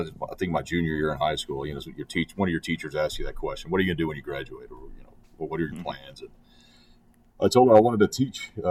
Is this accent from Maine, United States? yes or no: no; Castroville, Texas, United States; And so I was born and raised in Castroville, graduated from Medina Valley in 1999